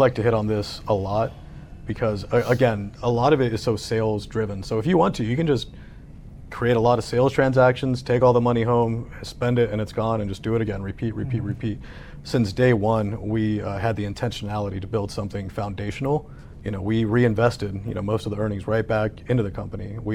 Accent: Ohio, United States; moved away; You know, I'm not from Texas. I grew up in Ohio. I came down to start a retail charter brokerage in Texas.

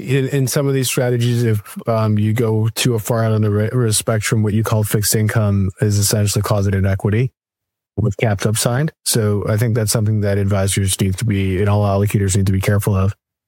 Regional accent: Canada; one of the many benefits of being Canadian is that you can predict the financial future by just looking down south.

